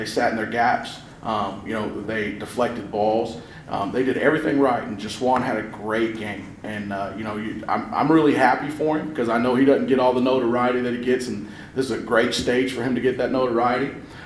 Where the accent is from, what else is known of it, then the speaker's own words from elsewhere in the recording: Evansville, Indiana, United States; my home is Evansville, Bossy. And they can say I'm from Marion all they want, but my home's at Evansville, Bossy.